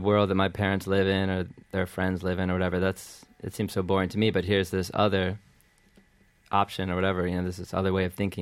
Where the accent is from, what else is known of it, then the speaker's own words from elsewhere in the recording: Michigan, United States; In Michigan, a suburb of Detroit.